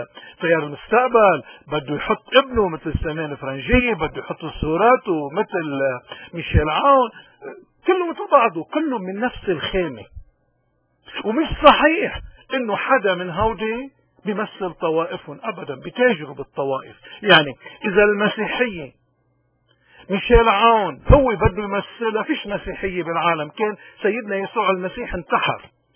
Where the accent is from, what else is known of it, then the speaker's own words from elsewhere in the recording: Lebanon; نحن كلبنانيين شو انعكاسات هذا القرار علينا؟